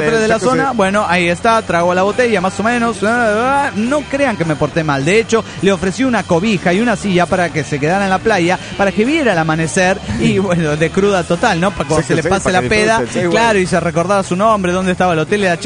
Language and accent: Spanish; Ciudad Universitaria, Mexico City, Mexico; de Ciudad Universitaria, México.